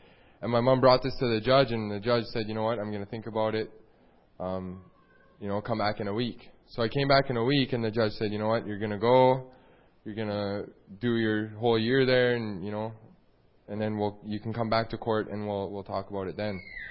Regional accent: Saskatchewan, Canada; So, I came from Saskatchewan, moved to Calgary, and I've been to BC a couple times

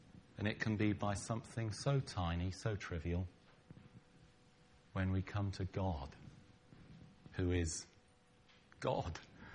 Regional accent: United Kingdom; Are we offended because he's American? Are we offended because I'm British?

